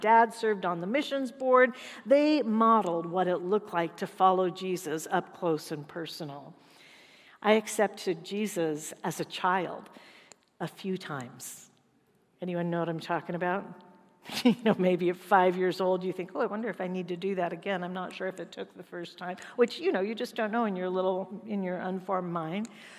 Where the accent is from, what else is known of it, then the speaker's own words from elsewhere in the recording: California, United States; I grew up in the Covenant Church, which I know isn't necessarily a common thing these days, but I actually did grow up in a Covenant Church in California.